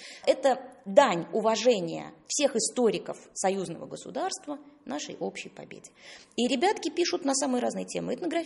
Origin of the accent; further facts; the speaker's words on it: Belarus; И мы, белорусы, сделали на этом акцент.